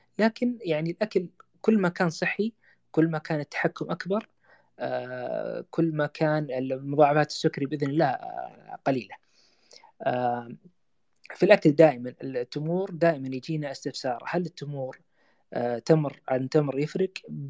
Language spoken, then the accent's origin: Arabic; Saudi Arabia; أكثر شيوعاً اللي عندنا في السعودية